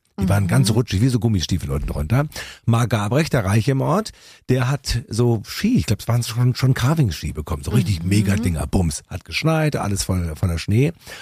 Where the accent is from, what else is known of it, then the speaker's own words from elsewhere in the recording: Tübingen, Baden-Württemberg, Germany; Ja, kommt natürlich aus meiner Heimatstadt Tübingen.